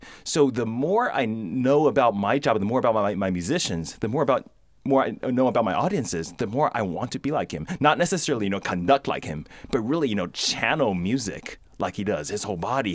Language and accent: English; Taiwan; moved away; also born or lived in New Jersey, United States / England / Ohio, United States / Indiana, United States; I was born in New Jersey. I grew up in Taiwan, went to England, Ohio, Indiana.